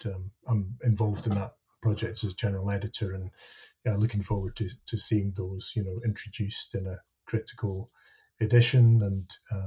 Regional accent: Edinburgh, Scotland, United Kingdom; I'm originally from Edinburgh

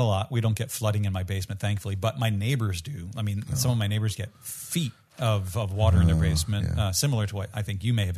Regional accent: Northeast, United States; I'm from the Northeast. I do not live in the Northeast.

